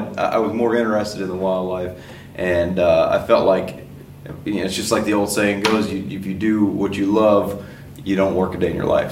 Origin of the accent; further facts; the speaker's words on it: North Carolina, United States; Okay, so yeah, I'm actually from North Carolina